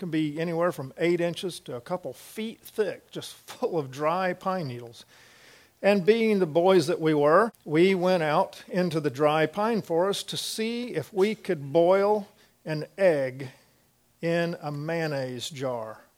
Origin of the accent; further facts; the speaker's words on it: Florida, United States; I remember growing up in Florida, going down the rivers, I used to canoe all the time